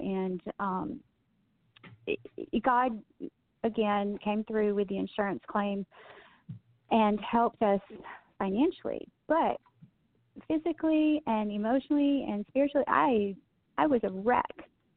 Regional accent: Midwest, United States; My background, I grew up in the Midwest, actually.

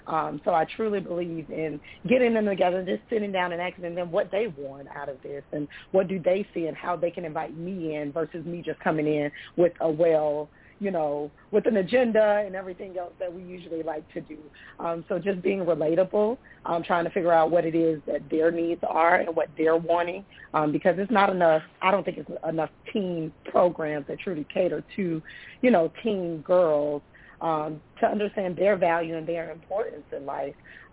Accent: Riviera Beach, Florida, United States; So, you know, growing up in Riviera Beach, I mean, we had programs as a child

